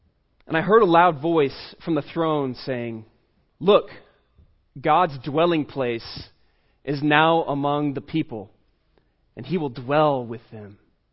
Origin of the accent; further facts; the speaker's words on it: Dallas, Texas, United States; I have to admit, I was raised in Dallas in Texas. I'm a city boy.